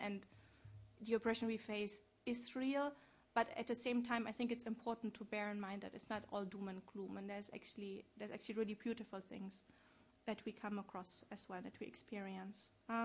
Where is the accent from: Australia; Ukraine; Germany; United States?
Germany; now in United Kingdom; I come from Germany. In Germany, we have family allowances for when you get a fellowship.